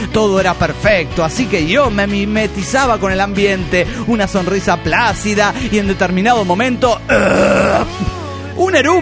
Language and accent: Spanish; Mérida, Yucatán, Mexico; de Mérida, Yucatán, México.